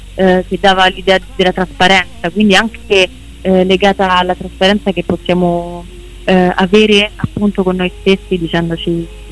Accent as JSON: {"language": "Italian", "town": "Catania", "region": "Sicily", "country": "Italy", "also_born_or_lived": "Paris", "lives_now": "Rome, Italy", "said": "Sono catanese, però abito a Roma, e in realtà ho passato quasi 10 anni della mia vita a Parigi."}